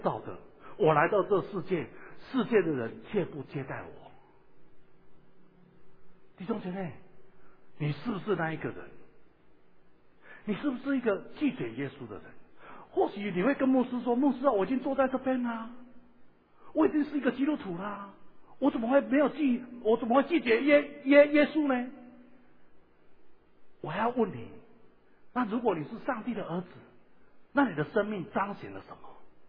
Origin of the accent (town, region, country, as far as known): Taiwan